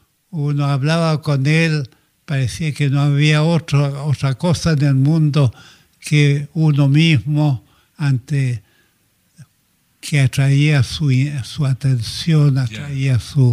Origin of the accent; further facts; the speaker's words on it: Macul, Santiago Metropolitan Region, Chile; born there; Macul era puro campo, pero había una fila de casas. Ahí nací yo.